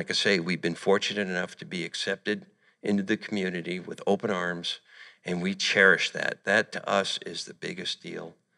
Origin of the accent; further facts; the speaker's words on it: Tucson, Arizona, United States; also born or lived in East; I was basically raised in Arizona. We moved from the East in 1972. Roosted in Tucson for a while and then escaped Tucson in 1981, came up to the Metro Phoenix area